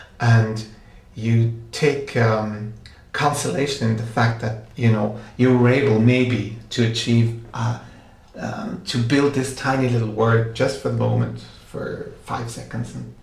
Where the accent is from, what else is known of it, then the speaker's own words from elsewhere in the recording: Ireland; when people find out I'm from Ireland, they ask me about Irish literature.